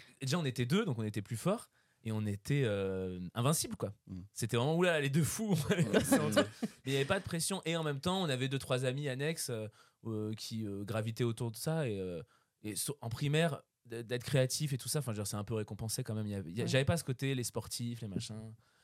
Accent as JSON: {"language": "French", "region": "Auvergne-Rhône-Alpes", "country": "France", "tie": "born or raised there", "said": "J'ai grandi en Isère, en dessous de. T'as Lyon."}